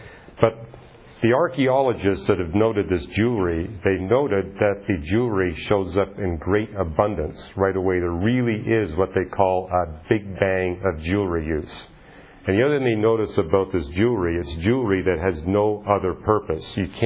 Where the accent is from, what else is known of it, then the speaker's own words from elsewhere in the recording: Canada; I mean, I'm from Canada, And we quickly learned up in Canada